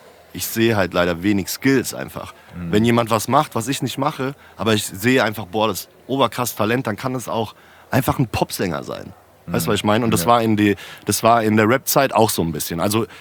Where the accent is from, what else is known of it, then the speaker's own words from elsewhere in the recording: Frankfurt, Hesse, Germany; So, ich komme aus Frankfurt so